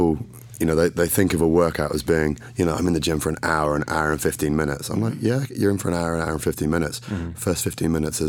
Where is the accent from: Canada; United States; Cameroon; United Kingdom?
United Kingdom; England; So, yeah, I'm English.